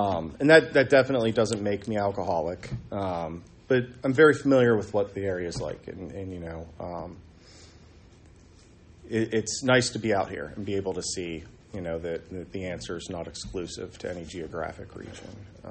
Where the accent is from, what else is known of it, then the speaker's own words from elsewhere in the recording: Du Bois, Pennsylvania, United States; or where I grew up in Du Bois, Pennsylvania, the solution's the same for alcoholism, right?